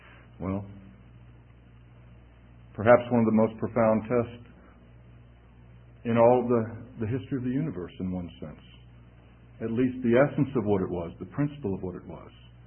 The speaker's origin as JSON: {"language": "English", "region": "the South", "country": "United States", "tie": "born or raised there", "said": "I mean, I was raised in the South."}